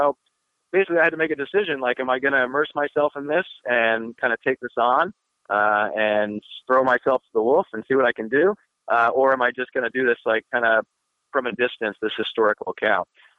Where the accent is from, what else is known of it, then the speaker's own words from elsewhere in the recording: East Coast, United States; And growing up on the East Coast, you know, I'm so not used to that.